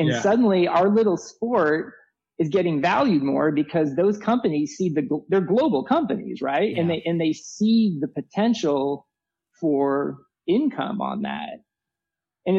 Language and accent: English; Kansas City, Kansas, United States; So I got to Princeton. I'm from Kansas City. I grew up lower middle class on the Kansas side